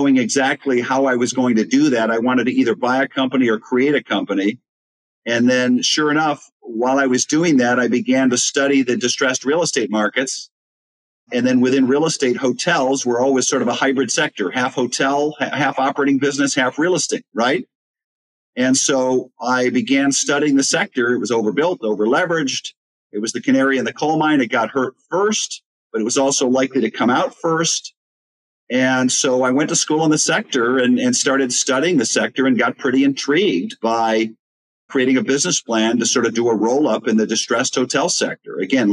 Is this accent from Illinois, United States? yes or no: yes; Chicago, Illinois, United States; I grew up in Chicago area, and we've got sort of a great skyline and a lot of skyscrapers.